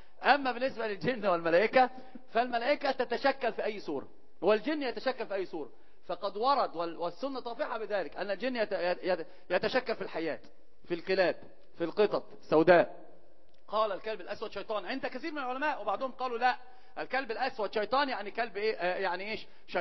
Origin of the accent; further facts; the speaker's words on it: Upper Egypt, Egypt; احنا عندنا في الصعيد كان بيحكوا لنا حكايات بيخوفونا عشان ما تطلعش بره بالليل